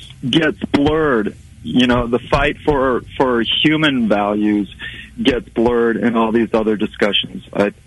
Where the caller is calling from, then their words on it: St. Joseph, United States; I'm calling from St. Joseph.